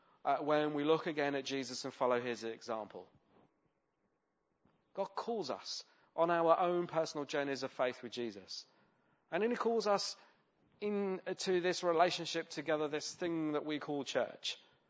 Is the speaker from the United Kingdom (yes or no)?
yes; United Kingdom; being terribly British, we're never satisfied, are we?